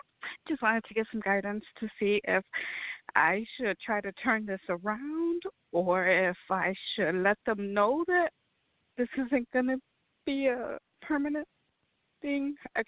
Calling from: Indiana, United States; I'm calling from Northwest Indiana.

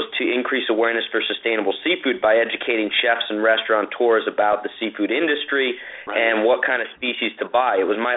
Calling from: Huntington Beach, California, United States; Well, I'm calling today from Huntington Beach, California, so coast to coast.

